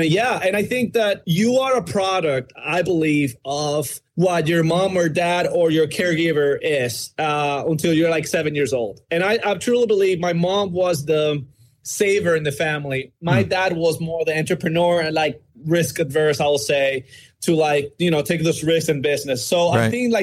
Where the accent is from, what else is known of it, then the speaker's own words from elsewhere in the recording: Dominican Republic; English is a second language; moved away; I don't like to be far away from home, being more far away because I'm from the Dominican Republic.